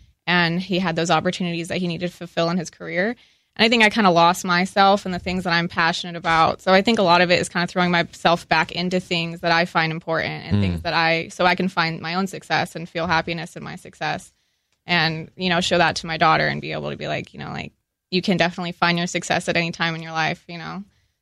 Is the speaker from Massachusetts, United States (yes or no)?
no; Arizona, United States; also born or lived in Oceanside; I'm born and raised in Arizona. I moved out here in Oceanside, actually, for about 5 years. Really enjoyed that. Lived on base over there. And then I moved back to Arizona when he got out.